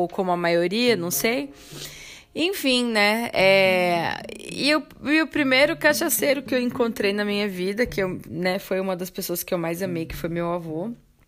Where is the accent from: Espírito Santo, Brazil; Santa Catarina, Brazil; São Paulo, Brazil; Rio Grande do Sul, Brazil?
São Paulo, Brazil; Sorocaba; moved away; eu sou de Sorocaba, né? Sou do interior de São Paulo, porém eu costumava passar as minhas férias na casa dos meus avós em São Paulo, ali na Vila Alpina.